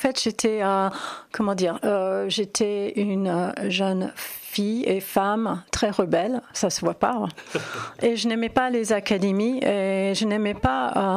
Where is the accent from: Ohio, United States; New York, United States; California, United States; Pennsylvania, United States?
New York, United States; New York City; French is a second language; Je viens de New York, de Manhattan, où j'ai grandi. J'ai passé mes 20 premières années de vie, donc à Manhattan.